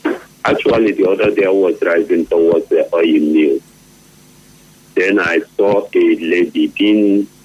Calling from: United States; I'm calling you from America.

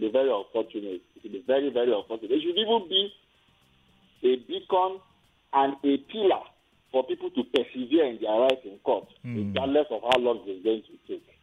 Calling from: Lagos, Nigeria; I'm calling from Lagos.

